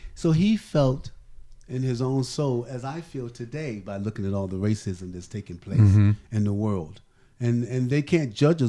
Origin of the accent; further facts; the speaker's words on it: Norfolk, Virginia, United States; because I'm from Norfolk and Virginia Beach area of Virginia.